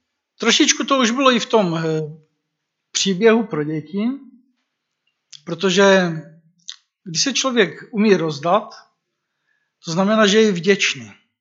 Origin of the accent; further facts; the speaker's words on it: Šumbark, Moravian-Silesian Region, Czechia; also born or lived in Suchá; Já pocházím ze Suché, ale drtivou většinu jsem prožil na Šumbarku a stále jsme tam.